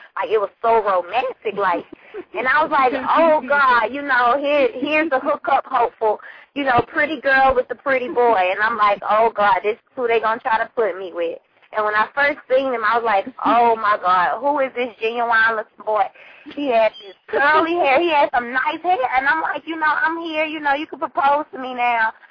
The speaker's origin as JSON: {"language": "English", "town": "Atlanta", "region": "Georgia", "country": "United States", "said": "I'm from Atlanta, so we get rappers all the time, Lord Jesus."}